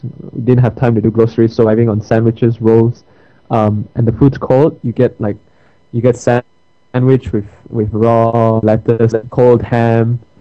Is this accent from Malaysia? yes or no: yes; Malaysia; now in Ireland; Hello from Ireland, and as the Irish say, things are grand here. Hope you have a grand time back home. And I miss home. So how is home actually? How is things in Malaysia?